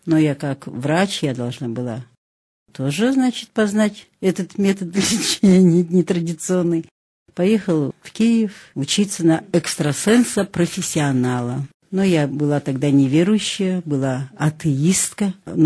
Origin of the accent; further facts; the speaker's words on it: Novosibirsk, Novosibirsk Oblast, Russia; born there; Ну, я родилась в Новосибирске, училась в Улан-Удэнском медучилище, кончила в 58 году с отличием, затем поступила в Иркутский мединститут, 6 лет училась